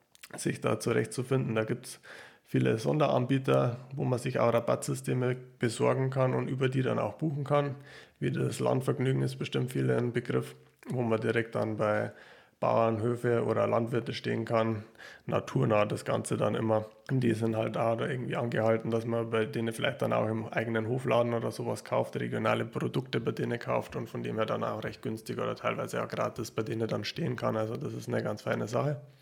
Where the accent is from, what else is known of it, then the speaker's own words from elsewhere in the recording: Bavaria, Germany; da sind wir auch raus bei uns in Bayern